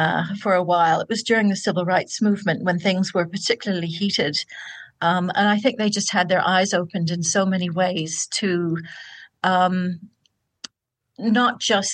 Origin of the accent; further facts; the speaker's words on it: Canada; also born or lived in New Zealand; now in Auckland, New Zealand; But I grew up in Canada as a migrant, so that's where my accent comes from.